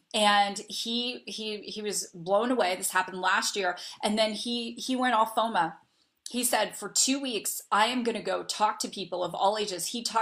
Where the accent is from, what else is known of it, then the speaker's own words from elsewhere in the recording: Canada; now in United States; I'm originally Canadian, I live in the US